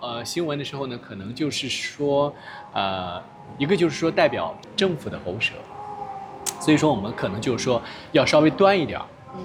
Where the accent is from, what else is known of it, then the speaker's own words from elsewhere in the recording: Zhejiang, China; 我来自浙江。